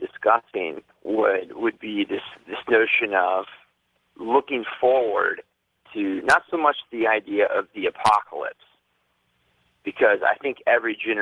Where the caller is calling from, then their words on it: Louisville, Kentucky, United States; I'm calling from Louisville, Kentucky.